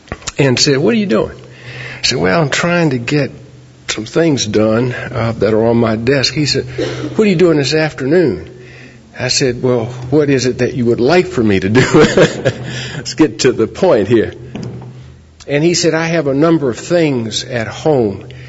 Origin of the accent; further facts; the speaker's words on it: Richmond, Virginia, United States; I've got to tell you that growing up in Richmond and living in the shadow of this individual